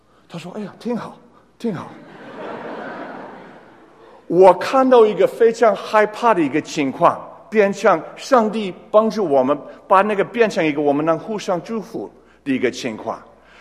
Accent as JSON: {"language": "Chinese", "country": "Taiwan", "tie": "born or raised there", "second_language": "Chinese", "said": "我记得在台湾长大的时候，我学过一个怕太太的这个事"}